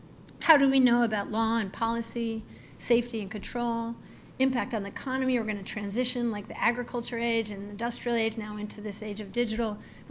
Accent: Buffalo, New York, United States; I was just in Buffalo, New York, my hometown.

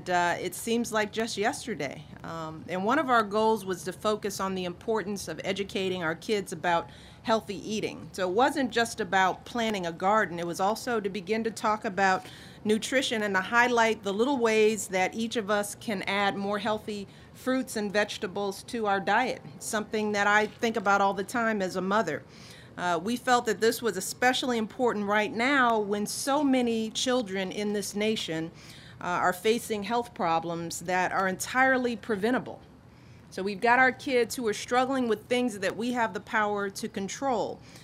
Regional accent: Chicago, Illinois, United States; now in Washington, D.C., United States; She's from my hometown, Chicago. Yay for Chicago.

